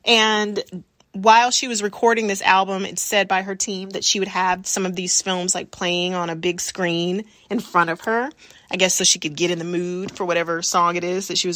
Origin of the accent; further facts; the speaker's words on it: Texas, United States; I'm from Texas, born and raised. I still live here now.